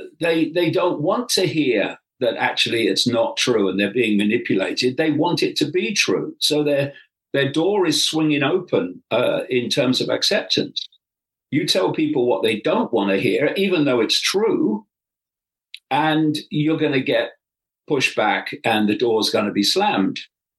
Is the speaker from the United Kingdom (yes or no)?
yes; England, United Kingdom; it's not the left I grew up in when I was growing up in England.